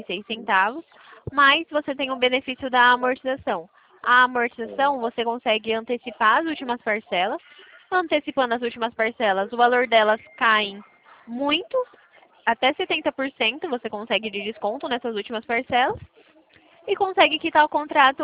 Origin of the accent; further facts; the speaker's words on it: São Paulo, Brazil; Eu sou do interior de São Paulo